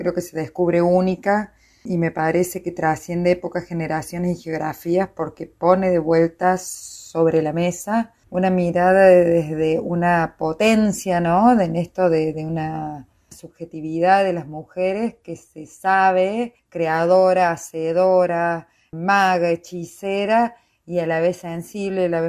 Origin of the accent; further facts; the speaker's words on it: Córdoba, Argentina; como cordobés y como argentina, tienen un sentido muy, muy querido, profundo, de identidad.